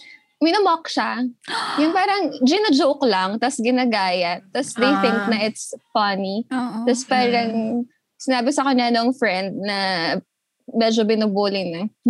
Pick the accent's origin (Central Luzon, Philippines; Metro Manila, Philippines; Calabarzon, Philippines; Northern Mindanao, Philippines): Calabarzon, Philippines; pag nandito ko sa Rizal, yung punto ko, bumabalik.